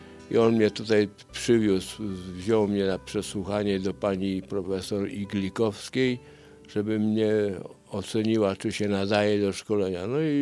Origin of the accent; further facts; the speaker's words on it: Włocławek, Kuyavian-Pomeranian Voivodeship, Poland; also born or lived in Szczecin / Łódź / Warsaw; Ja się urodziłem w Szczecinie. Chrzczony byłem w Łodzi i na własnych nogach do chrztu szedłem, a potem mieszkaliśmy trochę w Łodzi, trochę w Warszawie i osiedlili się rodzice na stałe we Włocławku i tam skończyłem ogólniaka.